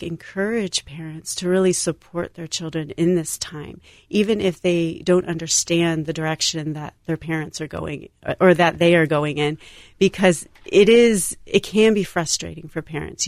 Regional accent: Lynchburg, Virginia, United States; You know, I grew up in the South, in Lynchburg, Virginia.

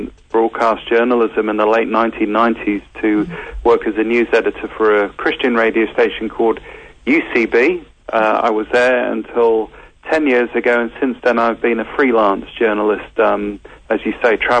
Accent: London, United Kingdom; also born or lived in California; now in United States; And then I grew up in London and then California as the son of a tabloid journalist.

